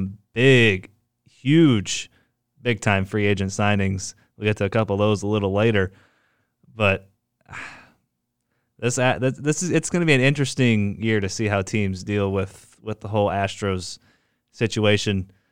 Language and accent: English; St. Louis, Missouri, United States; driving out to Denver from, I'm from St. Louis area, that drive out to Colorado